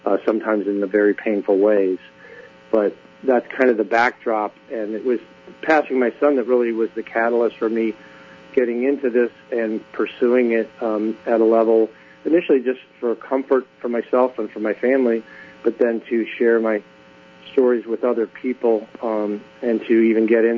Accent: Phoenix, Arizona, United States; And we lived in Scottsdale, Arizona, I'm from Phoenix.

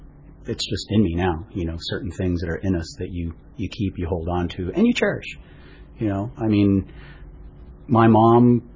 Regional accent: Lomita, California, United States; I grew up right here in Lomita, so right down the street. I grew up Lomita, Torrance, Redondo Beach, Hermosa Beach.

